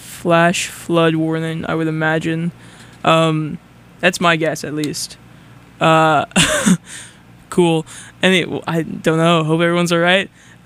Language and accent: English; California, United States; all the way down to where my hometown is in Southern California